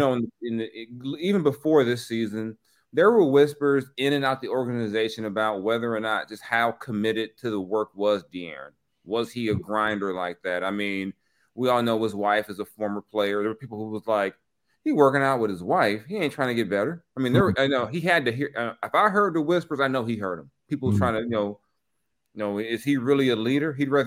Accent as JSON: {"language": "English", "region": "Texas", "country": "United States", "said": "I was from Texas, but I got some Louisiana hot sauce with Jalen Hurts on it."}